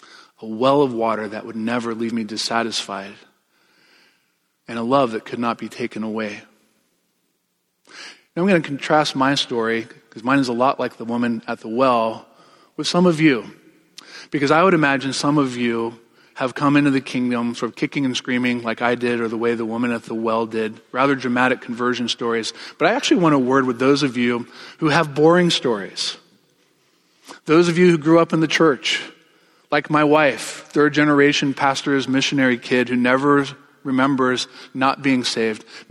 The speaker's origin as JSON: {"language": "English", "region": "North Carolina", "country": "United States", "tie": "born or raised there", "said": "I grew up in North Carolina, surrounded by the church, but having never really encountered Jesus himself."}